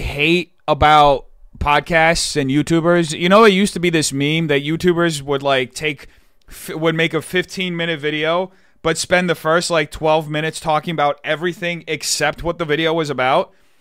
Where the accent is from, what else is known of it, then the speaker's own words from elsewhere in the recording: São Paulo, Brazil; São Paulo Fashion Week is like the New York Fashion Week for my hometown. It's like the biggest fashion week in Brazil.